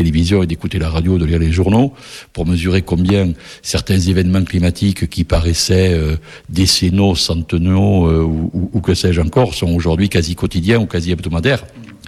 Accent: Occitanie, France; Oh ben, moi, je suis natif des Hautes-Pyrénées.

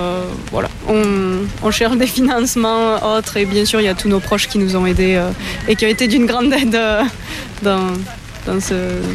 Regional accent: Occitanie, France; vu qu'on est originaire toutes les deux du Gers.

